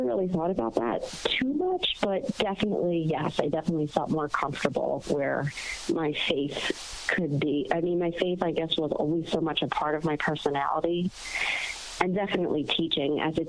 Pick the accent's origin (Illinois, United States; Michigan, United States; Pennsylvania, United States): Pennsylvania, United States; Philadelphia; born or raised there